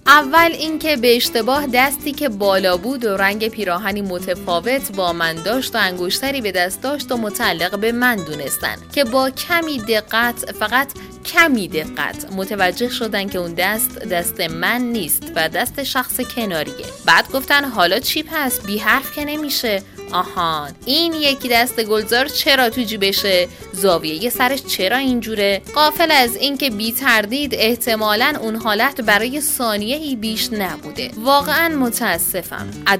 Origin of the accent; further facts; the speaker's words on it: Iran; قطعاً به عنوان یک ایرانی دیدار با رئیس جمهور نازنین کشورم برایم بسیار افتخارآمیز و دوست داشتنی است